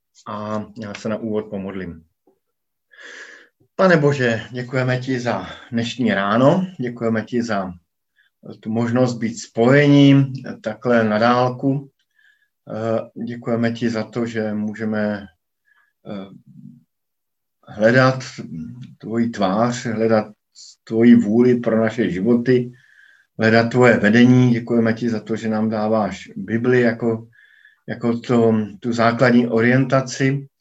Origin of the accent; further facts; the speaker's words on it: Brno, South Moravian Region, Czechia; now in Bratislava, Slovakia; jsem kazatelem v Bratislavě, rodem jsem z Brna